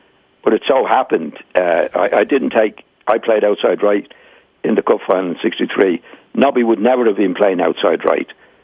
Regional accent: Dublin, Leinster, Ireland; moved away; No. I came originally from Ormond Square.

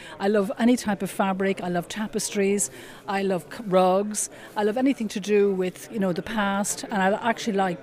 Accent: Dublin, Leinster, Ireland; now in France; I come from Dublin, but I live most of the year in France.

